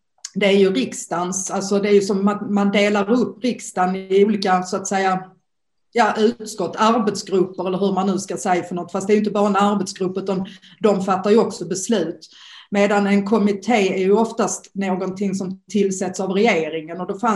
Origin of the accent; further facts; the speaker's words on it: Malmö, Skåne, Sweden; accent: Malmö; Jag är malmöbo, det hörs väl, eller hur? Hoppas jag i alla fall. Jag märker också under coronan att jag både pratar bredare och svär mer. Så där malmöitiskt, ja.